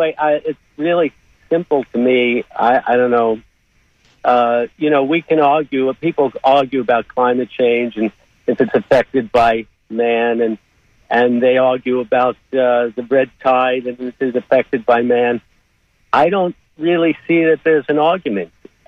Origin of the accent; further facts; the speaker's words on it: New York, United States; now in Sarasota, United States; I'm a musician, and I'm from New York, and I go back up there.